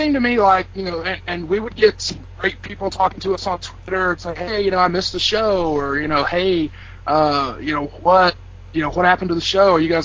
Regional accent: the Carolinas, United States; I'm born and raised in the Carolinas

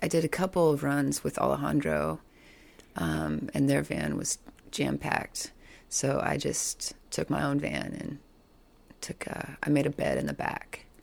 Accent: San Jose, California, United States; I'm from San Jose.

